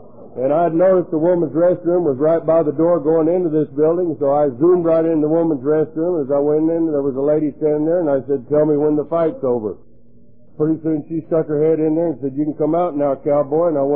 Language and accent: English; Texas, United States; born there; Like I said, I was born in Texas, at a very early age, I was kind of a hyperactive kid